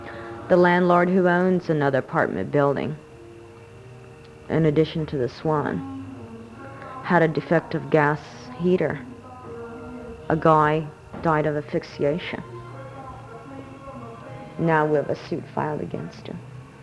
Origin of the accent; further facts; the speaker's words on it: Kayenta, Arizona, United States; now in Berkeley, United States